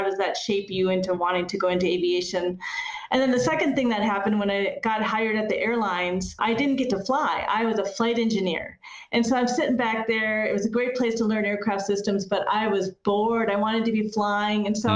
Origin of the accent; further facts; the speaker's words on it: Midwest, United States; I grew up in the Midwest.